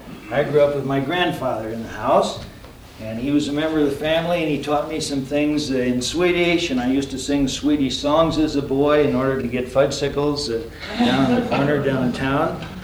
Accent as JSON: {"language": "English", "town": "Gowrie", "region": "Iowa", "country": "United States", "tie": "born or raised there", "said": "the first is my hometown, a little dinky town in the state of Iowa, Gowrie, Iowa. 1,200 souls"}